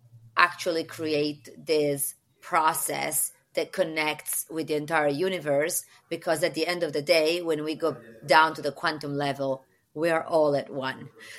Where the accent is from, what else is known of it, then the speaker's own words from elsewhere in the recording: Sardinia, Italy; English is a second language; moved away as an adult; now in New York, United States; I left my island where I grew up in Sardinia, for the first time at age 18. Mm-hmm. I learned basic English in college, and I didn't become sort of fluent until I was 28. And now I'm living in New York with my family